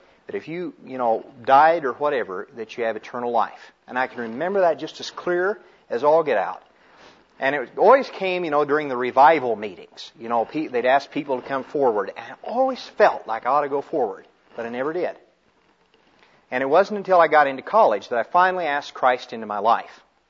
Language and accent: English; Kansas, United States; but I grew up in Kansas where we plow.